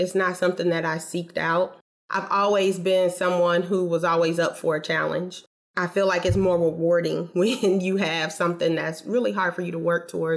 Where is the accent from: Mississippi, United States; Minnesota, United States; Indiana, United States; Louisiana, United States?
Indiana, United States; Marion; I'm from Marion, Indiana. It's about 60 miles north from Indianapolis. I moved here after graduating from college. I went to Indiana Wesleyan in Marion in my hometown.